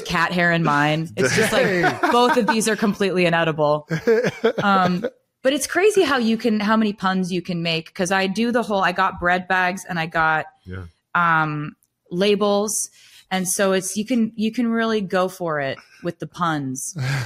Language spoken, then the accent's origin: English; Pennsylvania, United States; I grew up in Pennsylvania. I always heard my dad yelling at the screen watching Eagles games.